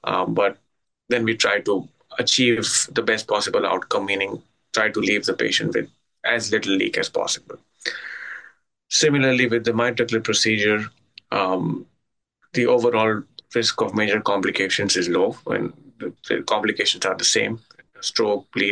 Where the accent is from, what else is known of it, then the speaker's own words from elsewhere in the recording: India; moved away as an adult; now in United States; I grew up in India. I did my medical school there, and I came to the United States in 2010.